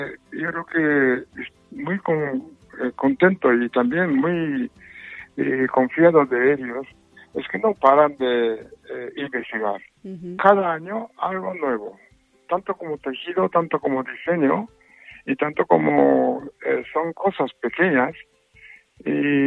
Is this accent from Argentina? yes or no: no; Japan; now in Spain; Vengo de Japón y después de haber estado en Estados Unidos casi un año de estudio mío.